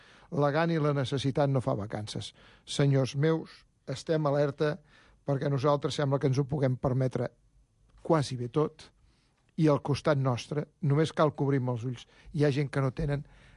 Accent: Badalona, Catalonia, Spain; nosaltres que som de Badalona, la tenim a Badalona. I ja no et diré que Badalona ciutat, perquè diran que Badalona és molt gros, sinó el barri que nosaltres vivim, el barri del centre

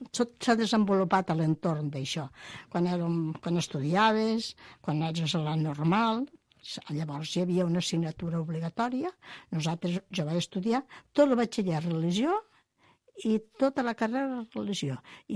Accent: Sort, Catalonia, Spain; És el meu poble.

